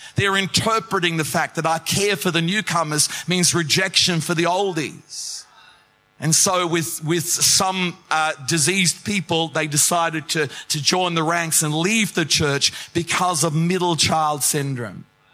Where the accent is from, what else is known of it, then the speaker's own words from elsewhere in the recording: England, United Kingdom; now in Australia; My dad came over. We came over from England back in 1965, a long time ago.